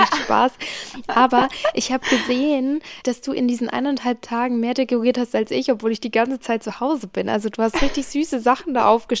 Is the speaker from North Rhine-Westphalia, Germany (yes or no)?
no; Nuremberg, Bavaria, Germany; wir feiern dann als Nürnberger zusammen, also mit meinen Eltern.